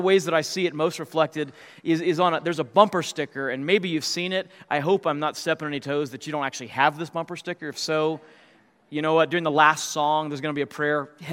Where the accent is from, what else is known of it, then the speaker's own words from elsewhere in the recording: United States; I love being an American, no question about it.